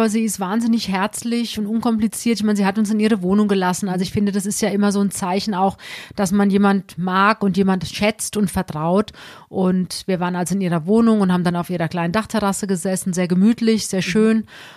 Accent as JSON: {"language": "German", "town": "Alsbach-Hähnlein", "region": "Hesse", "country": "Germany", "said": "eigentlich komme ich aus Alsbach-Hähnlein, das ist eine ganz kleine Ortschaft an der Bergstraße, das sind so ungefähr 9 Kilometer entfernt von Heppenheim"}